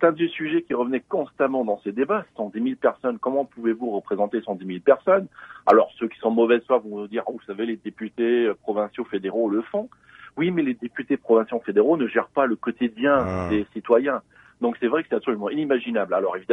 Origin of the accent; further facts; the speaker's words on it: Canada; first language English; French is a second language; Je suis un Canadien anglophone et un Français, voilà. Donc voilà. Je suis un Français-Canadien, mais je ne suis pas un Canadien-Français.